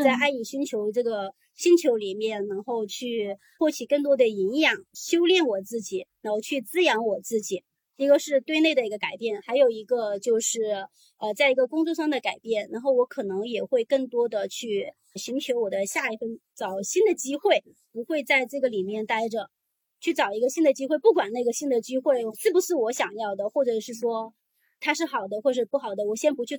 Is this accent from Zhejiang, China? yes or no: no; Jiangxi, China; 因为我是来自一个江西的比较贫困的一个农村